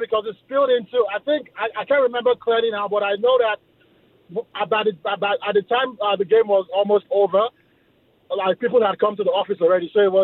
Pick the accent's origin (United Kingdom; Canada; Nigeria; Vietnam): Nigeria; now in United States; Okay, so I'm Nigerian, and I actually was in Nigeria when that happened.